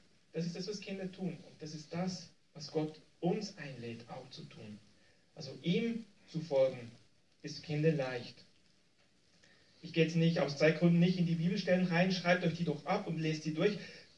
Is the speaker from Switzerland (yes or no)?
yes; Switzerland; Keine Absicht, ich bin auch Schweizer, aber das ist ja nur nebenbei.